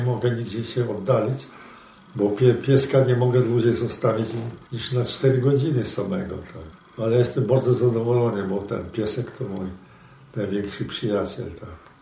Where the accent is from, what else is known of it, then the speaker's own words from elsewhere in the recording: Zelva, Grodno Region, Belarus; Urodziłem się w Zelwie, to jest obecnie Białoruś, województwo białostockie, powiat wołkowyski. W Zelwie skończyłem szkołę powszechną i w 1939 roku, jak weszli Rosjanie, to przenieśliśmy się